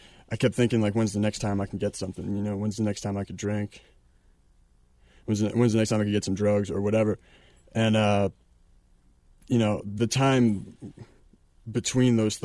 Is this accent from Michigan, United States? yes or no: no; New Jersey, United States; Well, I grew up in New Jersey, and I started to drink when I was about 12 or 13 years old